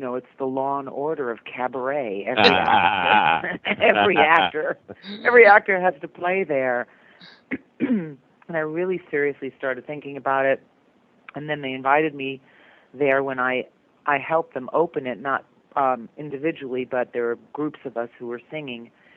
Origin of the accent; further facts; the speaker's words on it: Brooklyn, New York, United States; So I decided to call the show Made in Brooklyn, which is where I'm from. And I tell stories about growing up in Brooklyn, which is kind of colorful and fun.